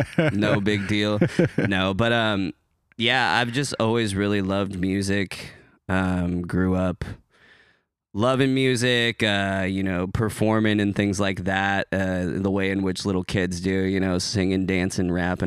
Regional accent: Hillsboro, Oregon, United States; also born or lived in Beaverton / Tigard; I was born in Hillsborough and kind of moved around as a kid, mostly through like the kind of like Washington County area of like Beaverton, Tigard, ultimately ending up back in Hillsborough and kind of growing up there a majority of my my school years

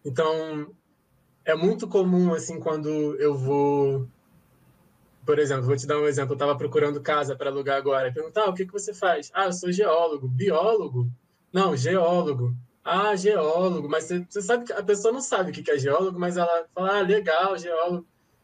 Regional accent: Rio de Janeiro, Brazil; also born or lived in Nova Iguaçu; Eu que cresci no Rio, eu nasci em Nova Iguaçu, no estado do Rio de Janeiro, mas cresci na cidade do Rio, no meio de um monte de maciços e o litoral

